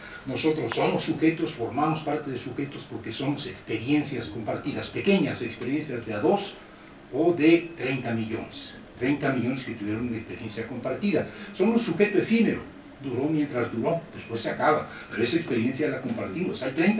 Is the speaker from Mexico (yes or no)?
yes; Mexico; Somos estos mexicanos